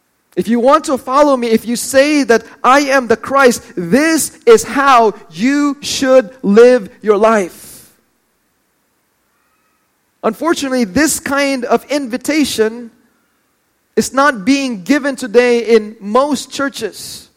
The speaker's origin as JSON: {"language": "English", "country": "Philippines", "said": "You're not being Filipino now. You know, we love rice"}